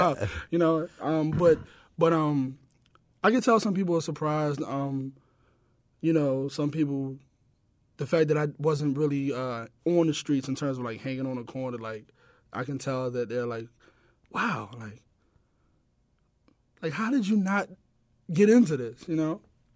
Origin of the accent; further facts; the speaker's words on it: Baltimore, Maryland, United States; I grew up in Baltimore, west side of Baltimore, kind of like in the Lexington Terrace. I grew up in Lexington Terrace, which is like right there by Murphy Homes when the building was up before they knocked it down.